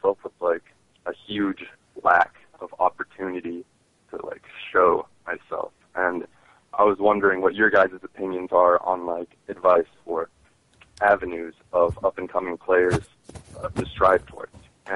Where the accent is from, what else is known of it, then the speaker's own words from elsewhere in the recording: Iowa, United States; and I'm from the Midwest, 515, you know, Iowa, so there's nothing here in terms of tournaments or whatever.